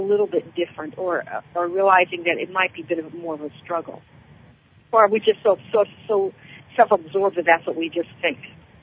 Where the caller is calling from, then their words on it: Oakland, California, United States; Well, right now I'm in Oakland, California.